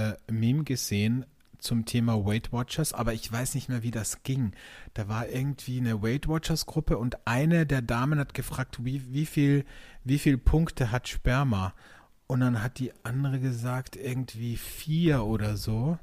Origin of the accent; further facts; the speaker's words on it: Austria; Bei uns in Österreich gibt es so Kipferl, Mürbekipferl.